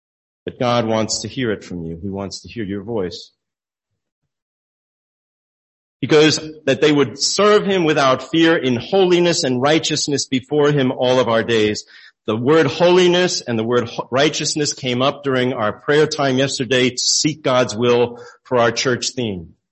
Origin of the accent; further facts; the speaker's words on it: Glen Ridge, New Jersey, United States; In the moment in my room growing up in Glen Ridge, New Jersey